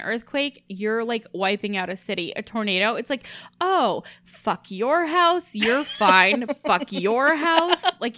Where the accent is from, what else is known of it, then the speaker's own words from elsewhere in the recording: Portland, Oregon, United States; And, okay, so growing up, I grew up in Portland, Oregon. You prepare for earthquakes.